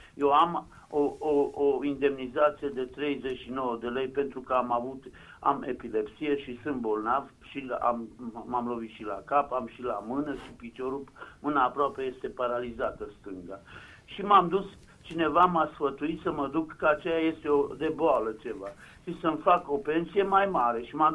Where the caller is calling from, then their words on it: Brașov, Brașov County, Romania; Eu sunt din Brașov